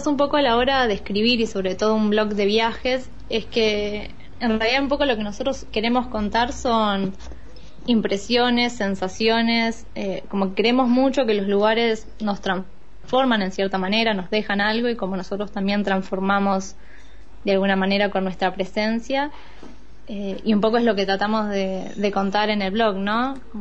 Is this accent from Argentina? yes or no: yes; Argentina; venimos de Argentina, asado todos los fines de semana